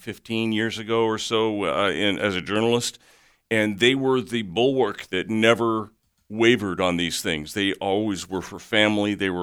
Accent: Santa Cruz, California, United States; I grew up in Santa Cruz, California, which is on the Monterey Bay. That's about 70 miles south of San Francisco.

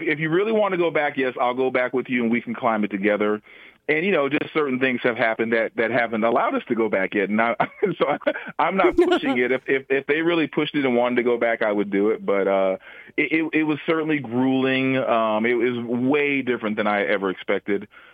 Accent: College Station, Texas, United States; also born or lived in Bryan; I grew up in Bryan College Station, as I mentioned, but we used to get Houston stations

